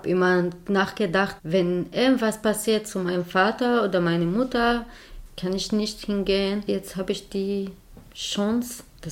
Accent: Aleppo, Aleppo Governorate, Syria; now in Germany; Ich vermisse mein Aleppo. Ich vermisse es so. Es ist meine Heimatstadt.

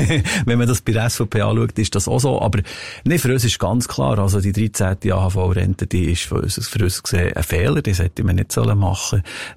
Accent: Bern, Switzerland; Ich glaube, die Werte, die wir bei uns im Berner Oberland haben, die habe ich verinnerlicht, selbstverständlich.

